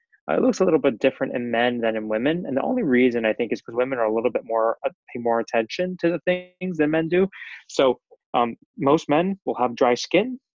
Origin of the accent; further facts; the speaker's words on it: New York, United States; I'm from New York. I don't know if your listeners are able to notice yet.